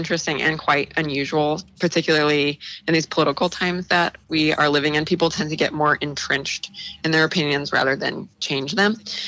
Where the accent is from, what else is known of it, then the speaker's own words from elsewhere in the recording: St. Louis, Missouri, United States; which is great because I'm from St. Louis